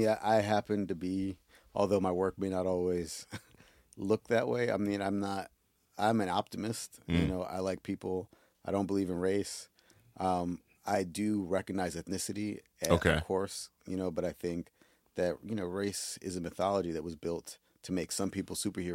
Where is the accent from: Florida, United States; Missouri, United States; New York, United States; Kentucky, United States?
New York, United States; New York City; Actually, growing up in New York City, I mean, when I was a kid, maybe like everyone right.